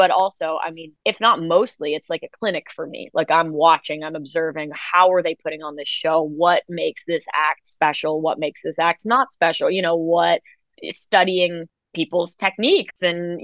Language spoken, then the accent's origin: English; New York City, New York, United States; I grew up in New York City, like, you know, the elevator was such a huge place of performance for me